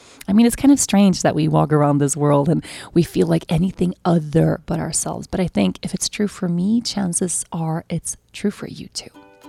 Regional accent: Sweden; moved away; this was where I moved to the first year I ever left Sweden. I left my home country.

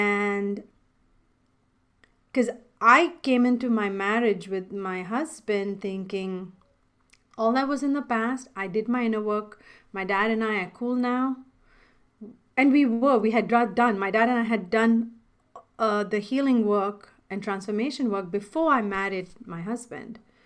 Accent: India; I remember, you know, I'm Indian. I'm from, like, grew up, raised, and went to school.

